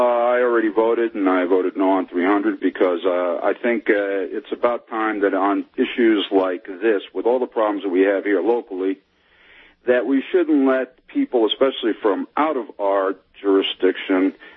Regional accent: New York, United States; You know, you and I are both from the East Coast. I'm from New York, and I know the area, the 23rd District, fairly well because I used to live up in the Watertown area.

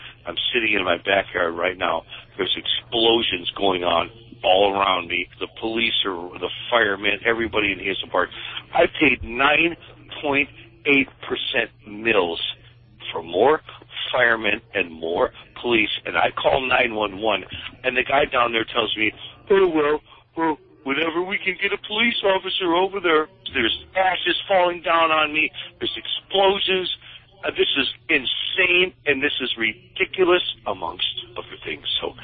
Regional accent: Detroit, Michigan, United States; now in Hazel Park, United States; I've been here for 18 years in Hazel Park. Grew up in Detroit. I was born in Highland Park, Michigan.

